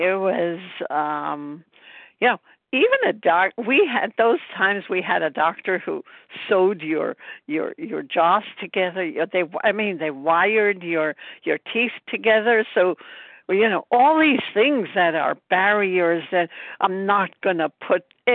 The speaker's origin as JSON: {"language": "English", "town": "Brooklyn", "region": "New York", "country": "United States", "said": "I'm from Brooklyn, New York, and I'm so grateful to be recovering"}